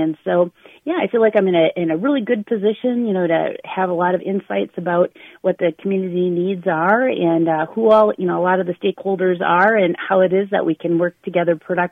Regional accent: Hastings, Minnesota, United States; You know, I'm originally here from Hastings, born, raised, graduated.

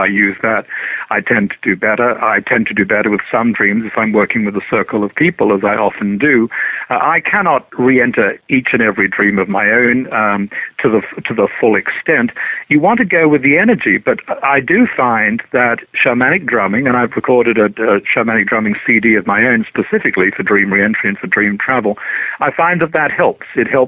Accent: Australia; now in United States; I grew up in Australia. Australia does not have bears.

